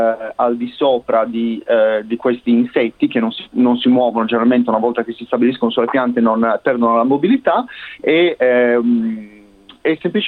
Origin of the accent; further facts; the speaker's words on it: Sardinia, Italy; io vengo dalla Sardegna e noi coltiviamo comunque l'ulivo in terreni veramente molto molto profondi